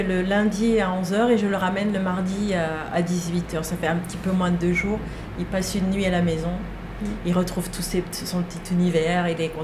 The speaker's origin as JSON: {"language": "French", "region": "Normandy", "country": "France", "tie": "born there", "also_born_or_lived": "Brittany", "said": "En Normandie, je suis née en Normandie, mais on était en Bretagne. La dernière maison était en Bretagne, avant le Périgord"}